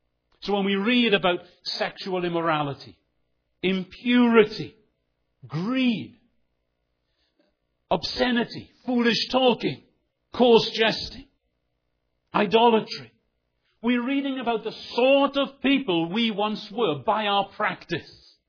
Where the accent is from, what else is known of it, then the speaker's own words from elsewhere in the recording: Wales, United Kingdom; There are times as a Welshman I hate the rain.